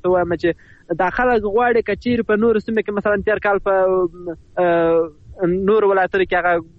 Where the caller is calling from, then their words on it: Washir, Helmand, Afghanistan; د هلمند ولایت د واشیر ولسوالۍ څخه